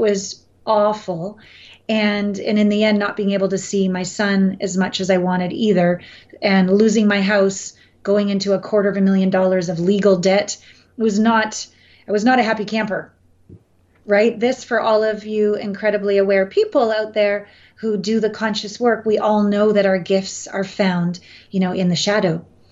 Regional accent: Canada; moved away as an adult; I'm from Canada, and I first left when I was 19 on my Uncle Phil's 18-wheeler semi over the border and down to LA to make it in Hollywood.

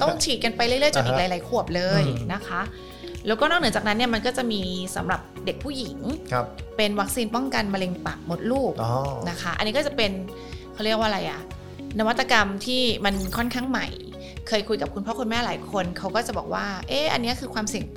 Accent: Bangkok, Thailand; เราเป็นคนกรุงเทพนะคะ

